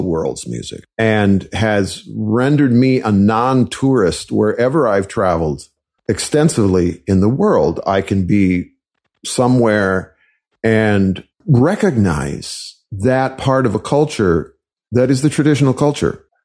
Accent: Wisconsin, United States; You know, as I'm sure you know, I was raised in Wisconsin, and my first exposure to folk music was via the folk music revival.

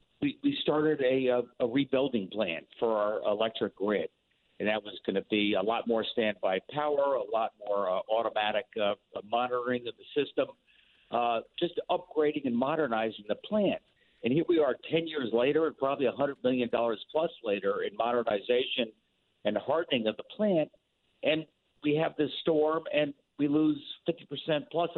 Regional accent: Missouri, United States; But I'm from the Show Me State.

